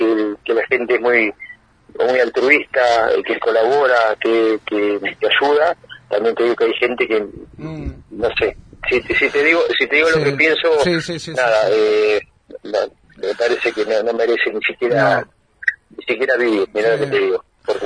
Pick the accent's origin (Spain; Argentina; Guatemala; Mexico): Argentina; Bahía Blanca, Buenos Aires Province; also born or lived in Punta Alta; Nacido y criado en Bahía y en Punta Alta.